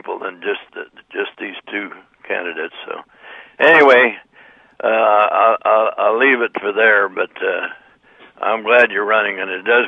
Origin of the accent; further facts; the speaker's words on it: Illinois, United States; I'm from Iroquois.